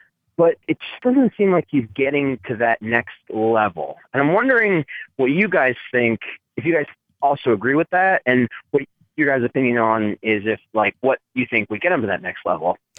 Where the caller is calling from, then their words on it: Philadelphia, Pennsylvania, United States; from Philly.